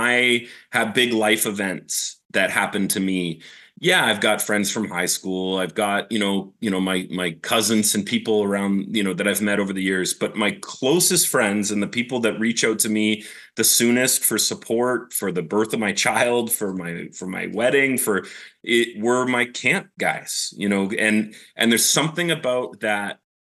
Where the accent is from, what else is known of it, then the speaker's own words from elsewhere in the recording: Canada; moved away as an adult; now in United States; I know my accent sounds more like that of, you know, the flag behind me and the U.S. and that, but I'm a J1 guy coming in from Canada. When I was 22 years old, I came to camp just like you.